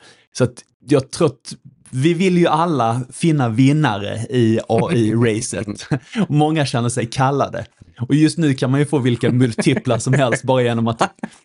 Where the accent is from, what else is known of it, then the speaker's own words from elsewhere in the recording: Skåne, Sweden; Jag är en skåning i förskingringen. Som du sa, reser väldigt mycket. Bor i Stockholm och Skåne och en hel del på olika platser.